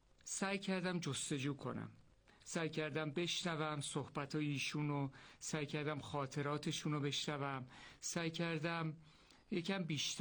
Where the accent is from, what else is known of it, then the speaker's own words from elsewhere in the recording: Urmia, West Azerbaijan, Iran; دارم سفر میکنم به شهر خودم که ارومیه است.